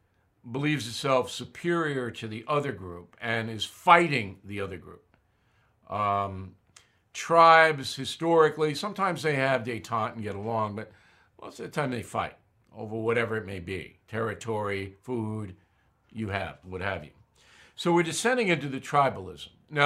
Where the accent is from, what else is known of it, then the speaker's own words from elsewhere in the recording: United States; And I'm saying that as an American, not as a Republican, because I'm not a Republican, I'm an independent